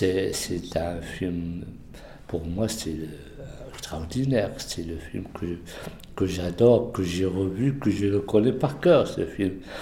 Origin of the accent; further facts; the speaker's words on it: Morocco; Et surtout le documentaire chez nous, au Maroc.